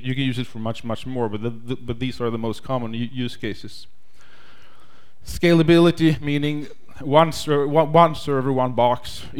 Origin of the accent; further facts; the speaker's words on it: Sweden; we are almost neighboring countries, since I'm from Sweden, so we just have the Baltic Sea right between us.